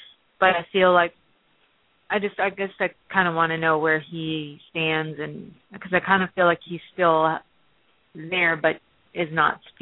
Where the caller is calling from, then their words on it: Maryland, United States; Maryland.